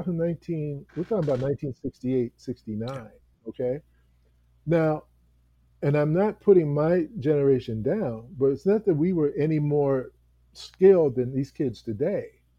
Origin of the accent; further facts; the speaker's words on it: St. Paul, Minnesota, United States; moved away as an adult; now in Los Angeles, United States; I grew up in St. Paul, Minnesota. Yep. And I moved here to LA when I was 27.